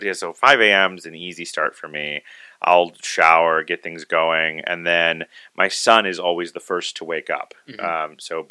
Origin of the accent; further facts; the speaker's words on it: Maplewood, United States; also born or lived in San Antonio / Albuquerque; So Maplewood, originally. So I'm not too far from here.